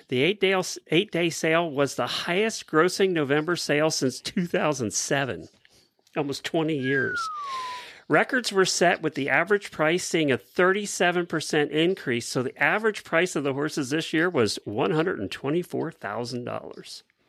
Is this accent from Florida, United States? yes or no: yes; Ocala, Florida, United States; from Ocala, Florida.